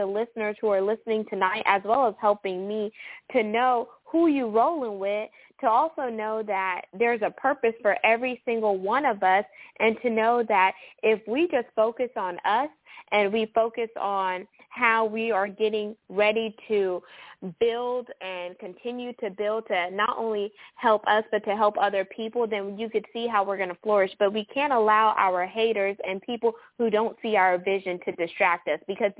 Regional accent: Houston, Texas, United States; Woo! Shout out H-Town. That's my hometown, y'all.

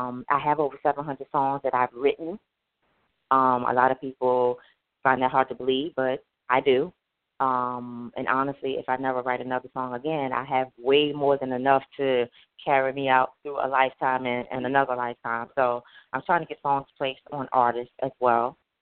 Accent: Virginia, United States; also born or lived in New Jersey; I'm from Virginia, New Jersey and Virginia originally.

